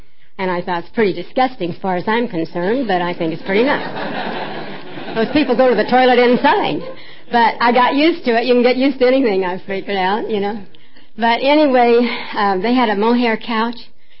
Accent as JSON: {"language": "English", "town": "Baxter Springs", "region": "Kansas", "country": "United States", "tie": "born or raised there", "also_born_or_lived": "Oklahoma", "said": "But I was born in Oklahoma, and I grew up in Kansas, and back there we do things kind of backwards, you know."}